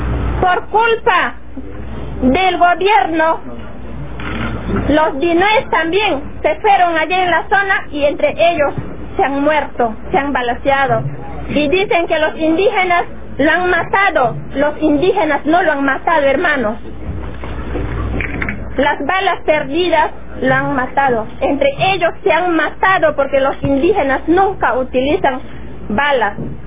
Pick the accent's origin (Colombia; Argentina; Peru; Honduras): Peru; Amazonía; Somos personas. Somos peruanas. ¿Qué somos? ¿Cómo qué nos identifican a nosotros que vivimos en la Amazonía peruana?